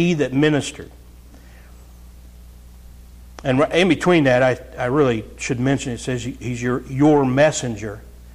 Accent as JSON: {"language": "English", "region": "Ohio", "country": "United States", "said": "I'm from Southern Ohio. Drugs, it's just ravaging."}